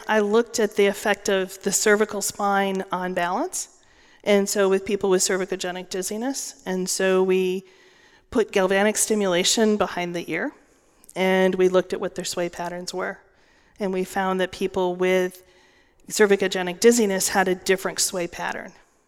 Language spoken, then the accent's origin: English; Rochester, New York, United States; I grew up in Rochester, so I'm used to Western New York.